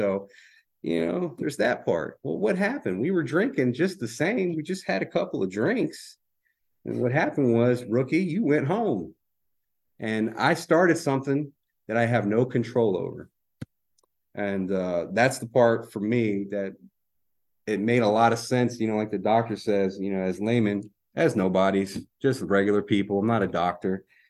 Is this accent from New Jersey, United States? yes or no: no; Baton Rouge, Louisiana, United States; And unfortunately, I'm from Baton Rouge, Louisiana. I eat a lot of that shit.